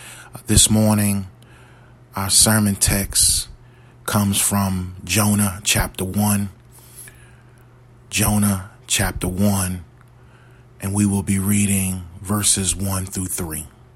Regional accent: New Jersey, United States; Growing up in New Jersey, we would often spend part of the summer in Lewisburg, North Carolina, where my mother was from.

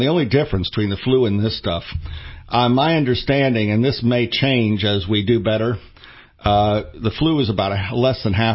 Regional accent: Bradenton, Florida, United States; And the person in my hometown, the person that got sick in my hometown of Bradenton and was transferred to Sarasota Memorial is now well enough.

